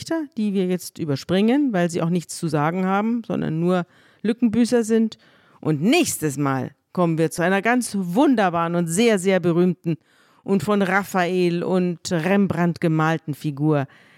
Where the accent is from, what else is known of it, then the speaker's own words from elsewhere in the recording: Bavaria, Germany; Als Bayern